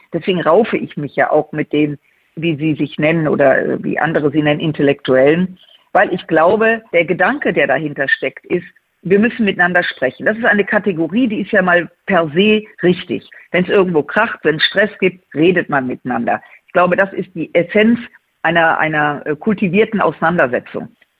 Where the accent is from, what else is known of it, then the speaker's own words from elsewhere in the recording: Rhineland, Germany; als Rheinländerin